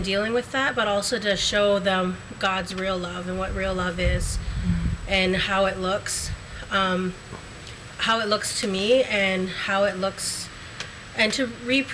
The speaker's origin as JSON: {"language": "English", "town": "Six Nations", "region": "Ontario", "country": "Canada", "said": "I'm Mohawk, and I'm from Six Nations and of the Turtle Clan."}